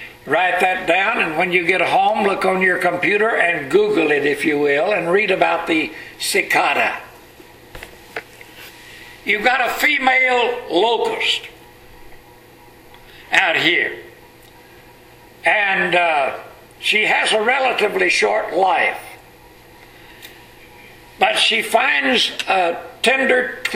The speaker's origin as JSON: {"language": "English", "region": "Texas", "country": "United States", "tie": "born or raised there", "moved": "yes", "lives_now": "Southern California, United States", "said": "You don't see that much out here in Southern California, but where I was raised down in East Texas, they were just all over the place and there all the time."}